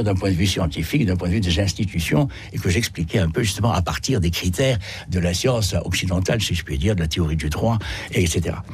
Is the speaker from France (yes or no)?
yes; Nice, Provence-Alpes-Côte d'Azur, France; born there; first language ru; French is a second language; Le russe a été ma langue maternelle jusqu'à mes 6 ans, alors que je suis né à Nice, je suis né en France. Mon père est français